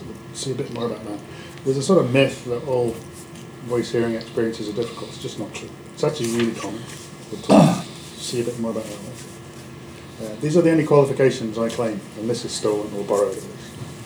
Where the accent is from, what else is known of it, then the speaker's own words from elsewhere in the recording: United Kingdom; now in Canada; because I'm British, living in Canada, I'm a landed immigrant, because I'm British and living here